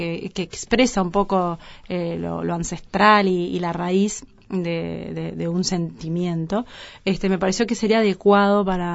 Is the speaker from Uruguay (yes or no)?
yes; Uruguay; Yo amo el Uruguay. Decido vivir acá por más que salga. Mi país es este.